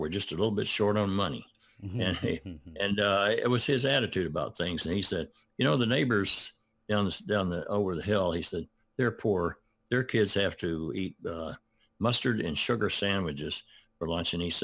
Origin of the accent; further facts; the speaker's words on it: Benton, Arkansas, United States; But I was born in Benton, Arkansas, which is down in the south.